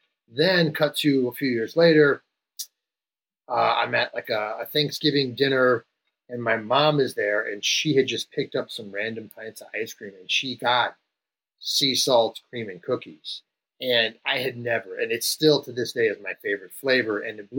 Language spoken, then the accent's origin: English; Chicago, Illinois, United States; I grew up in Chicago and there was a Häagen-Dazs actual location in the city 10 minutes from my house.